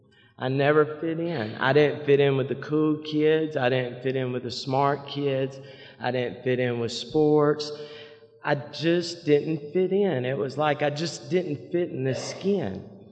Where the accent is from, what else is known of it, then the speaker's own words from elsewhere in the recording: Montgomery, Alabama, United States; born there; And I was born in Montgomery, and I have one brother.